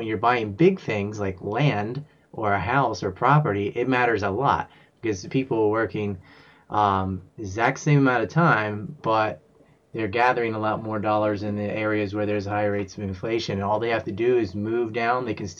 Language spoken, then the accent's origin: English; United States; now in Japan; I live in Japan. Exactly. As an American, it's not going to, but I'm curious for justice sake.